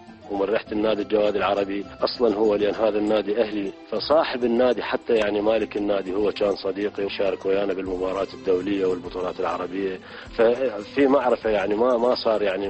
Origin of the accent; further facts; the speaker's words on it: Baghdad, Baghdad Governorate, Iraq; now in Amman, Jordan; يعني جيت من بغداد بالأيام اللي هي انتهت بها الفروسية والرياضة كملت بعمان